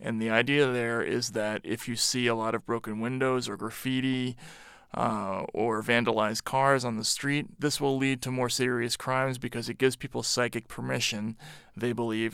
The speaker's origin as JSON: {"language": "English", "region": "Massachusetts", "country": "United States", "tie": "born or raised there", "said": "which is I grew up in Massachusetts, so I was familiar with."}